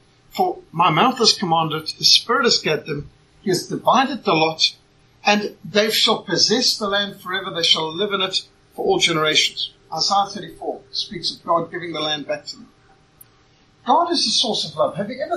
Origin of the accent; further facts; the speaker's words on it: Zimbabwe; I was brought up in Rhodesia, Africa, and it was possible. They didn't have the kind of laws you probably got over here.